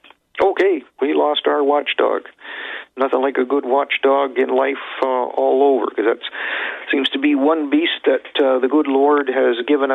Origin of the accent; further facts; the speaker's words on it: Canada; from Canada.